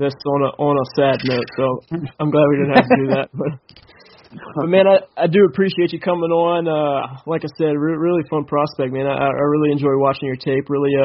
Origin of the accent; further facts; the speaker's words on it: Virginia, United States; I'm from Virginia. These guys live in Texas